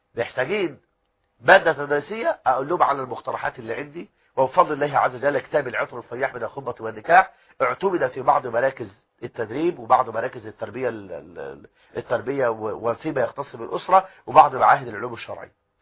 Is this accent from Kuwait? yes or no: no; Egypt; بلدنا مصر والتي نحبها ملء السمع والبصر